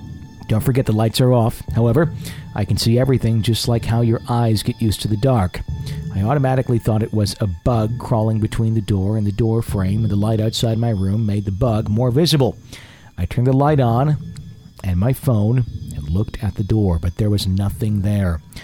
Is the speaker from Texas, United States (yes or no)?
no; Stuttgart, Arkansas, United States; I'm from the self-proclaimed rice and duck capital of the world. It's a small town in Arkansas named Stuttgart. My older brother and I grew up in Stuttgart.